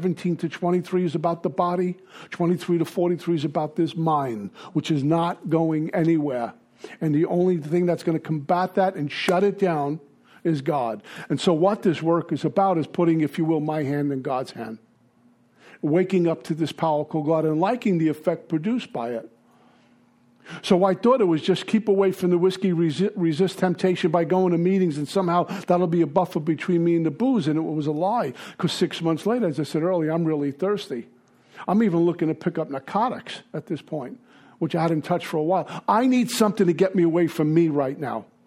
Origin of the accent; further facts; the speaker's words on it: Brooklyn, New York, United States; And I sound like a Neanderthal because I'm from Brooklyn.